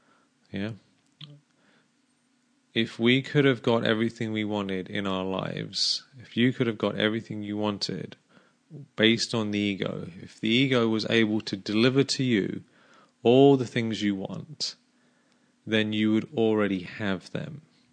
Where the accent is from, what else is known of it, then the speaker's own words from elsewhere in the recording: England, United Kingdom; When I was a teenager growing up in England